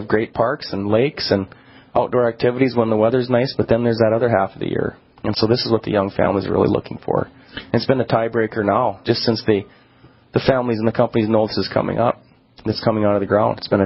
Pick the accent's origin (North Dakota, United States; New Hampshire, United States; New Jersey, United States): North Dakota, United States; Watford City; to be able to be part of what's happened here in my hometown and have a business and raising a family and be able to take part in as an elected official through this has been an honor. It's been wonderful. I marvel at what it looks like in Watford City